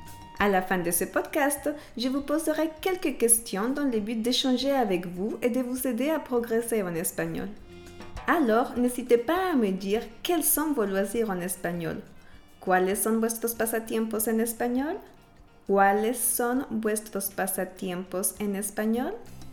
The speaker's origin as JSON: {"language": "Spanish", "country": "Colombia", "said": "Como ya lo sabes, soy colombiana, así que me gustan mucho los ritmos latinos"}